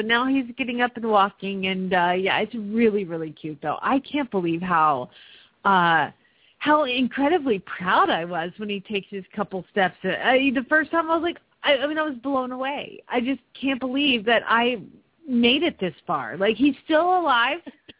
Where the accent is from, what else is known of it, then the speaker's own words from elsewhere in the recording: Phoenix, Arizona, United States; from Phoenix, Arizona